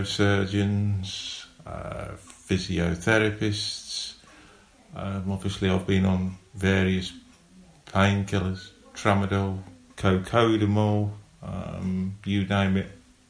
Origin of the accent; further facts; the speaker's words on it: Scarborough, Yorkshire and the Humber, United Kingdom; I was in agony when we got here because we come from Scarborough.